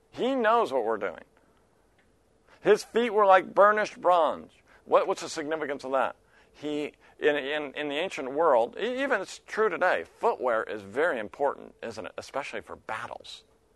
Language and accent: English; Oregon, United States; You know, I grew up in Oregon, the roar of the ocean.